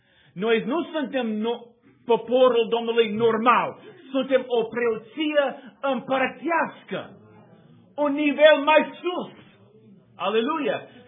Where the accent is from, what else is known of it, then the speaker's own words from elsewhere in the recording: United States; Romanian is a second language; Vreau să vă spun încă o dată că eu sunt american și nu vorbesc bine în limba voastră.